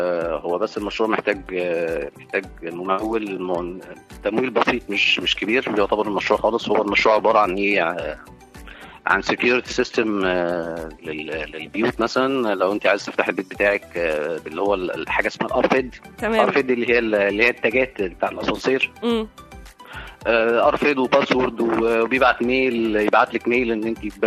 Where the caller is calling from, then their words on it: Alexandria, Alexandria Governorate, Egypt; من اسكندرية